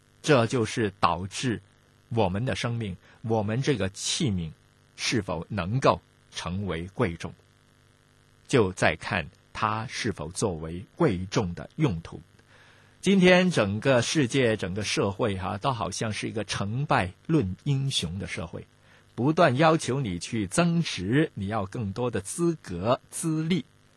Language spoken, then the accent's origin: Chinese; Hong Kong; 咱们香港人呢，就有上茶楼饮茶喝点心的这种的习惯